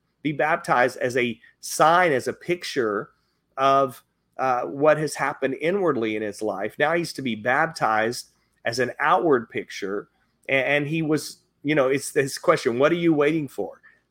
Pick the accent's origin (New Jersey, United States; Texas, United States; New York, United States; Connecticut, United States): Texas, United States; Grand Prairie; But you know, I grew up in Grand Prairie, Texas.